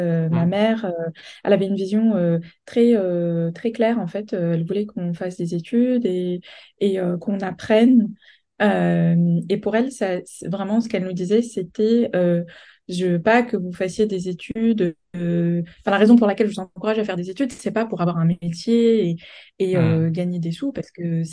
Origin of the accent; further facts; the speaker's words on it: Île-de-France, France; now in Cambridge, United Kingdom; J'ai donc grandi en France, dans le Val-d'Oise, où j'ai fait mes études de médecine à Paris-Descartes. Et après la fac de médecine, j'ai décidé d'aller faire mon internat à l'étranger.